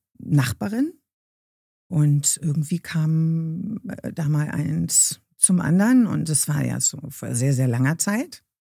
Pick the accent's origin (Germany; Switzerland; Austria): Germany; Ich bin ein Bodenseekind, da lege ich großen Wert drauf. Ich bin keine Berlinerin. Ich komme vom Bodensee.